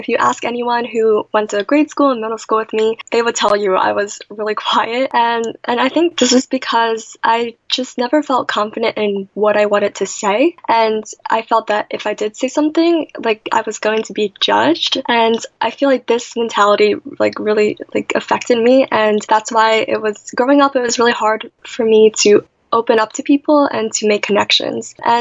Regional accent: United States; And although I am American, I really enjoy Korean culture, and it's still a really important part of my life.

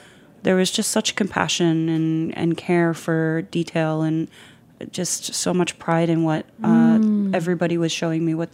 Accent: Philadelphia, Pennsylvania, United States; I tried everything for the first time because growing up in Philadelphia, the thing that I wasn't exposed to was I probably had never eaten Japanese food before in my life.

